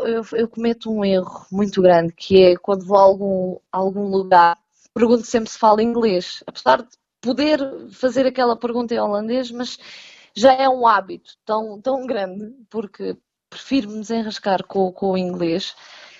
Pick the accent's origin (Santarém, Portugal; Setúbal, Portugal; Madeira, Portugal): Setúbal, Portugal; moved away; O cheiro, eu sou de Setúbal, então o cheiro a Marzia, aquele cheiro do mar